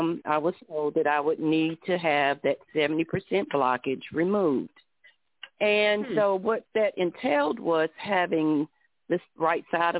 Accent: Winston-Salem, North Carolina, United States; I'm from Winston-Salem, North Carolina, but I was just going to listen in for now.

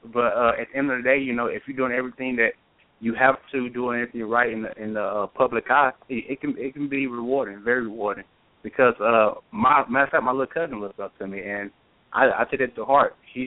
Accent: Stamps, Arkansas, United States; Stamps, Arkansas, it's a very small town where I grew up at. At the max, we have maybe 1,500 people. So in my community, everyone knew everyone, basically.

